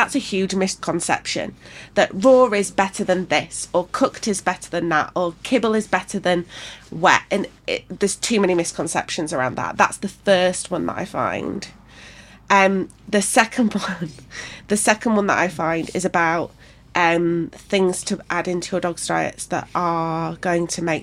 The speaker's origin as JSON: {"language": "English", "town": "Leeds", "region": "Yorkshire and the Humber", "country": "United Kingdom", "tie": "born or raised there", "said": "Yeah, I'm from, born and bred in Leeds, grew up in Headingley, just round the corner."}